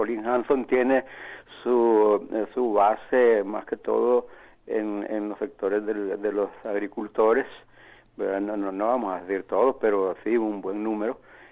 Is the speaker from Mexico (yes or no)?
no; El Salvador; now in Australia; Y para nosotros, yo soy salvadoreño, fue preocupante nuevamente